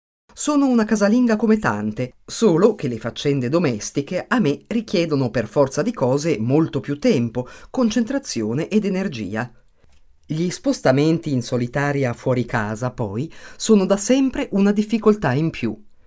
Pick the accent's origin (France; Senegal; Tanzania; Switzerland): Switzerland; Mendrisio, Ticino; born there; Sono nata a Mendrisio nel 1965